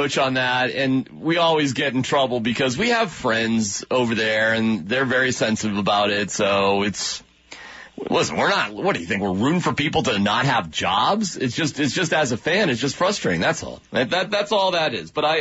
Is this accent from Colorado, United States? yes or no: no; Boston, Massachusetts, United States; Now, I know a lot about Bill Russell because I grew up in the Boston area, and my dad was the biggest Bill Russell fan.